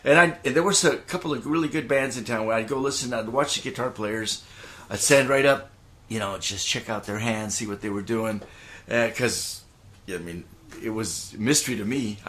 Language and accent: English; Roswell, New Mexico, United States; But I'm from Roswell, New Mexico.